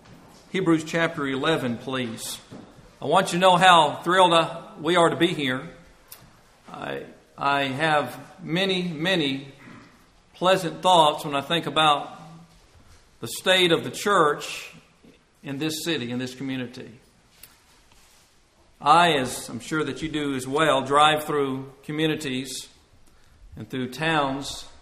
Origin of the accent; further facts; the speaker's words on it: Shady Valley, Tennessee, United States; And it's always been my understanding as I grew up in Shady Valley.